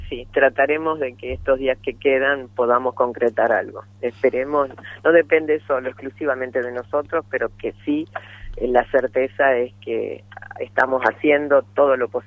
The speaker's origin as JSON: {"language": "Spanish", "country": "Argentina"}